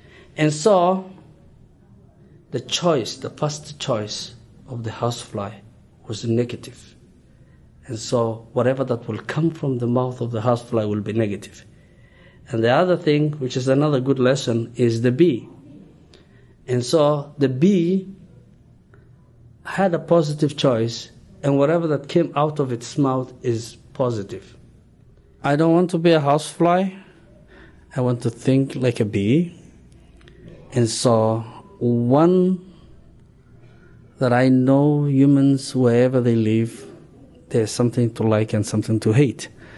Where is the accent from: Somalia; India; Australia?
Somalia; now in United States; I am from Somalia and came to United States in 1999.